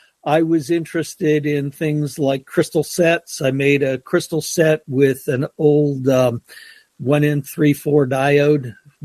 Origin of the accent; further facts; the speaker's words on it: Akron, Ohio, United States; Hometown was Akron, Ohio. I grew up in Akron, went to school there, finished high school there